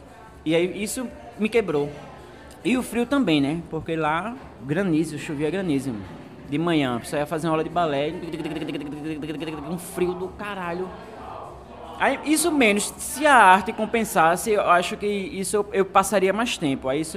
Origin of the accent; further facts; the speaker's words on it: Recife, Pernambuco, Brazil; porque eu venho do Ibura, né? Sou cria do Ibura, nascido e criado lá.